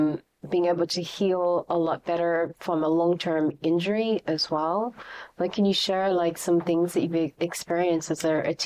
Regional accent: Australia; also born or lived in Asia; now in Belgium; as an Australian, like, obviously coming to Belgium and seeing how the European people. I mean, it's different. Everyone's body is different. I've been in Asia for 10 years.

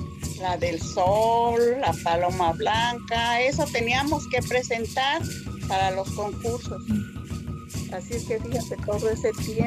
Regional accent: San Miguel Otopa, Guanajuato, Mexico; born there; Nací en San Miguel Otopa, Guanajuato, municipio de Celaya.

